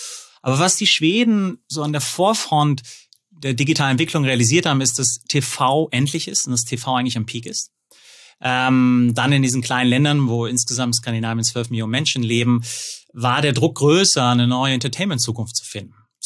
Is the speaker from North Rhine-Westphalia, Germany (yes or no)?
yes; North Rhine-Westphalia, Germany; now in Munich, Germany; Geboren und aufgewachsen am Niederrhein, Hüxe, und lebe jetzt in München.